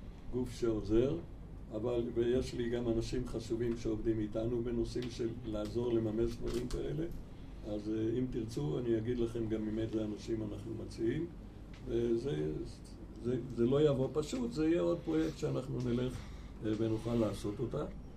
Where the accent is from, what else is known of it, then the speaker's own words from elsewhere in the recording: Beit She'arim, Northern District, Israel; גדלתי במושב בית שערים